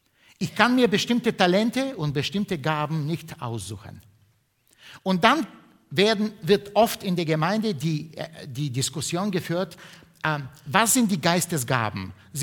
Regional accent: Bulgaria; moved away; Ich kann mich immer noch an meine Kindheit in Bulgarien erinnern

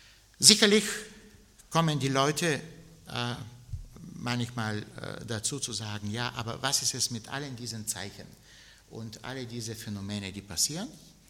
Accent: Bulgaria; Ich bin in Bulgarien aufgewachsen, mit Wanderungen in den Bergen.

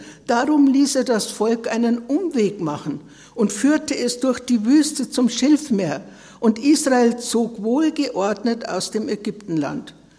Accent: Bavaria, Germany; dass ich sehr schnell wieder meinen Heimatort, was sehr schwierig ist ja heute, eine Wohnung bekommen habe

